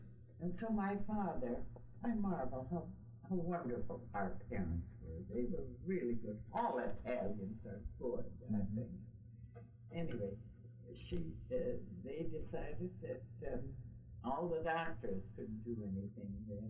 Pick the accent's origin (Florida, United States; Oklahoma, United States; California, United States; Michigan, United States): Michigan, United States; Yeah, it was very pleasant growing up in the Copper Country. It really was.